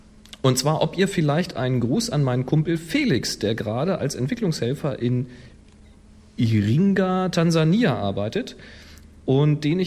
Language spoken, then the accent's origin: German; Velbert, North Rhine-Westphalia, Germany; in meiner Heimatstadt Velbert im schönen Bergischen Land.